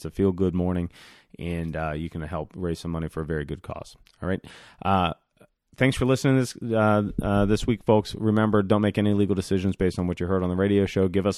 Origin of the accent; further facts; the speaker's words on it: West Virginia, United States; I grew up in West Virginia. We don't do lacrosse in West Virginia. Maybe they do now. Where I grew up, there was no lacrosse in West Virginia.